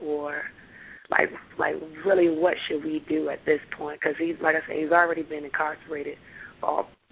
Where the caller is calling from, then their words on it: Richmond, Virginia, United States; I'm calling from Richmond, Virginia.